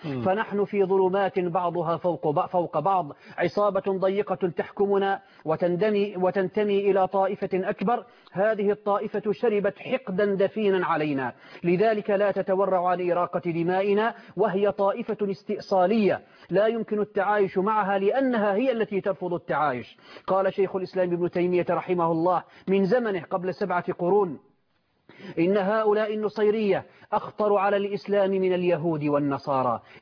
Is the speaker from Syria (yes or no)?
yes; Syria